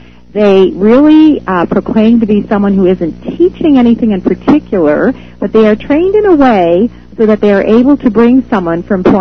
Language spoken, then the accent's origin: English; Elk Grove, California, United States; I'm from Elk Grove, California, south of Sacramento. And when we moved here, there were 8,000 people, and now it's over 100,000